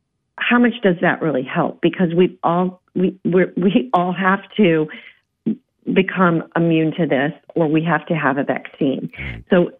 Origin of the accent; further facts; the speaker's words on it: Texas, United States; So I'm from Texas originally, born and raised in Texas.